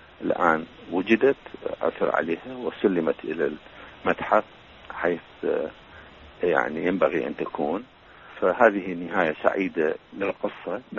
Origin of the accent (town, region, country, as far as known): Iraq